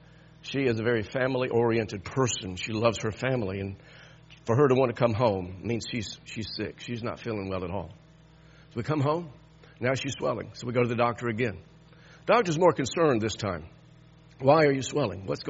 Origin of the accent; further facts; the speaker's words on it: Miami, Florida, United States; born there; I was born in Miami, Florida. Now, I don't want to move back to Miami. But I do enjoy Florida.